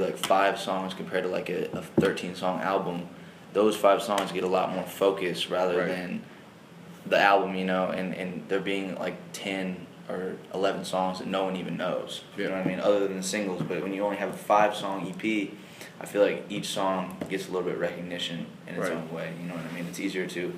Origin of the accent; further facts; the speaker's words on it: Terre Haute, Indiana, United States; So I'm 17 years old. I'm from Terre Haute, Indiana.